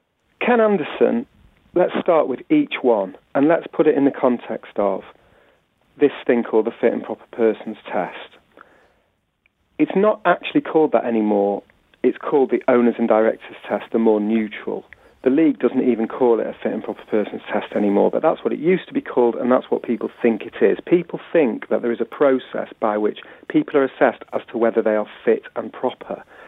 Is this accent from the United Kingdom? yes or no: yes; Manchester, North West England, United Kingdom; I've got very personal roots in Bury. You know, I'm from North Manchester, 5 miles down the road from Gig Lane, and I went to school in Bury.